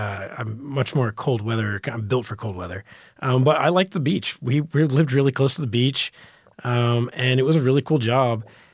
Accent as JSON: {"language": "English", "region": "Texas", "country": "United States", "tie": "born or raised there", "said": "growing up in Texas, reading Texas Monthly and D Magazine and New York Times Magazine and a bunch of this"}